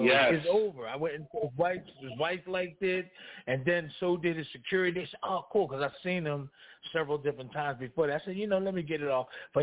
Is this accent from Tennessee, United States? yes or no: no; Philadelphia, Pennsylvania, United States; born there; I was born in South Philly. My mom used to take me to the Chatty Market.